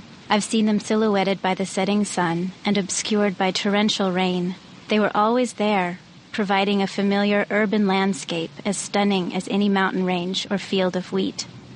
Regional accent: Kansas, United States; moved away as an adult; also born or lived in New York; now in Boston, United States; I was born and raised in Kansas, but for the last 11 years, I have been a New Yorker.

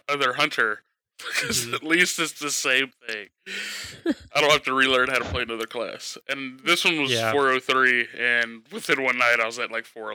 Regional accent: the South, United States; Just because we're from the South doesn't mean that we know how to square dance.

